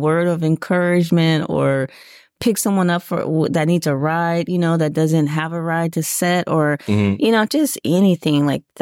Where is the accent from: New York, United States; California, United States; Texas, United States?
California, United States; that's where I grew up in the Bay Area.